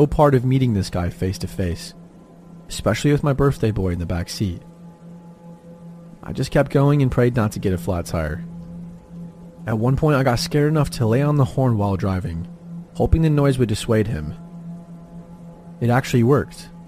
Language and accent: English; California, United States; moved away as an adult; I was 22 years old, and I was leaving my home state of California to head east for my corrections job.